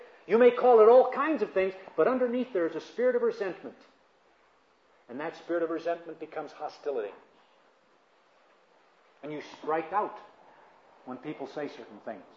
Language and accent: English; United States; born there; first language Spanish; My mom and dad are both Spanish, and while I was born here in the United States, I grew up speaking both languages, and so I speak Spanish as poorly as I speak English.